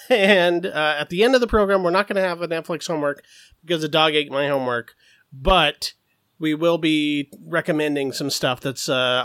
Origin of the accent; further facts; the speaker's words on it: Los Angeles, California, United States; from Los Angeles, California